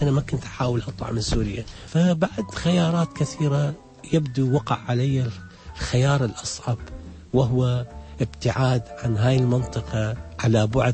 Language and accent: Arabic; Iraq; also born or lived in Syria; أنا من أول ما وصلت لسوريا لحد ما طلعت أنا ما عندي ولا وثيقة عراقية